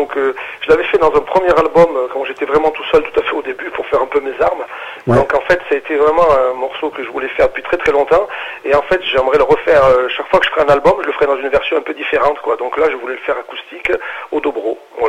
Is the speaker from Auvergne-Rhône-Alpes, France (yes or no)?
yes; Brioude, Auvergne-Rhône-Alpes, France; born there; moi donc je suis né en Auvergne, hein, je suis né à Brioude, en Haute-Loire, quoi. C'est un petit village entre Le Puy et Clermont-Ferrand. Donc voilà, je suis né en 1960.